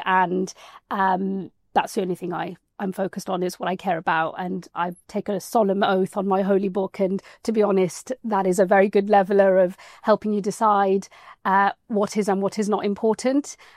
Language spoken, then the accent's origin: English; United Kingdom; being British, being in this country, having the freedoms that I have